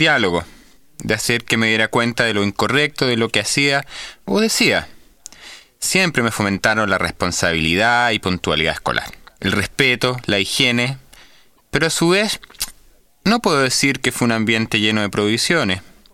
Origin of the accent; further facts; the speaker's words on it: Santiago, Santiago Metropolitan Region, Chile; soy de Santiago de Chile.